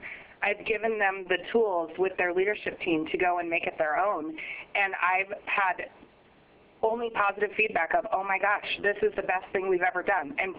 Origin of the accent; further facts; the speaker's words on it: Kodiak, Alaska, United States; not only have I worked in rural Alaska, but I've worked throughout the state, and I'm from Kodiak originally. I love Alaska.